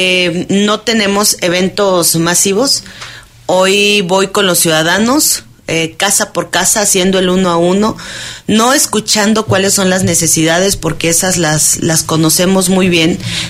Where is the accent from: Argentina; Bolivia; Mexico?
Mexico; El Marqués, Querétaro; soy del municipio del Marqués.